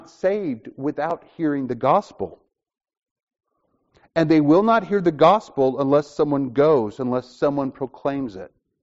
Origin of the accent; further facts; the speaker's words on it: Alabama, United States; So, and I grew up in Alabama. So I fought against this like my whole life.